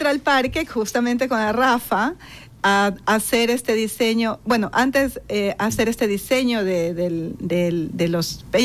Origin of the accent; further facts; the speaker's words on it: El Carmen, Manabí, Ecuador; born there; now in Guayaquil, Ecuador; como nací en el Carmen, ahí no hay manglares, es un bosque húmedo. Y bueno, pues cuando vengo a Guayaquil sí me llaman la atención los manglares